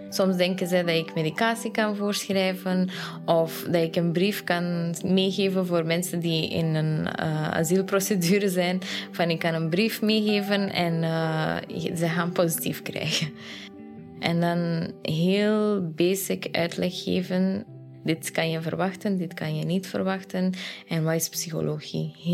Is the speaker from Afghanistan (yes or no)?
yes; Afghanistan; Ik kom uit Afghanistan en er werd niet over emoties en gedachten en wat voel je en wat denk je.